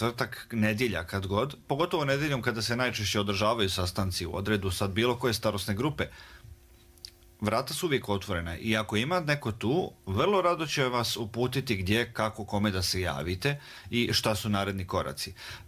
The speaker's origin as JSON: {"language": "Serbian", "town": "Banja Luka", "region": "Republika Srpska", "country": "Bosnia & Herzegovina", "said": "ja sam izviđač iz Banja Luke."}